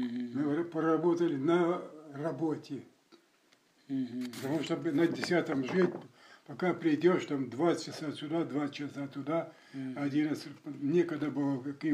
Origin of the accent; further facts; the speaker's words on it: Ukraine; born there; На Украине.